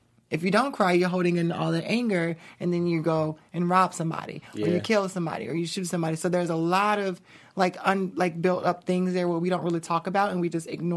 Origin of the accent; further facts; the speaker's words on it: the South, United States; growing up in the South in a religious background and, you know, upbringing, therapy really didn't exist.